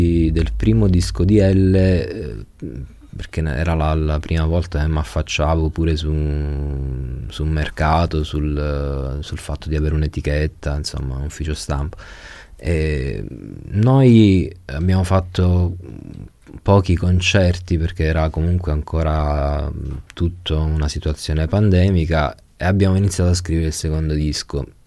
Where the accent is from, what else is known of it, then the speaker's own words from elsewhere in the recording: Maratea, Basilicata, Italy; born there; Io sono nato in un paese di mare, sono nato a Maratea, in Basilicata.